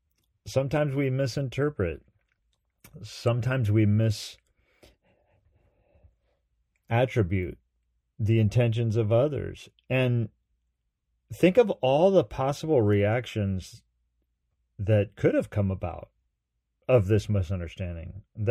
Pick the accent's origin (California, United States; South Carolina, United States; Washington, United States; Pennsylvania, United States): Washington, United States; a friend of mine I grew up with up in Washington